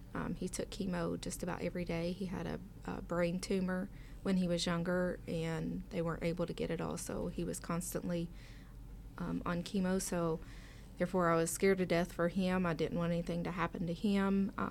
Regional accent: Ashland, Kentucky, United States; Ashland, Kentucky.

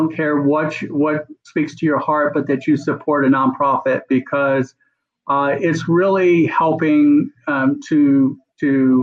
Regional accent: Corbin, Kentucky, United States; I grew up in Corbin, as I said, really not much money.

